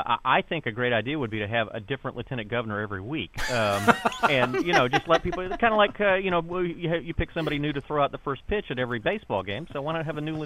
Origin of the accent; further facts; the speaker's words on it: Florida, United States; oh, no, I'm I'm not from there. I'm from Broward County.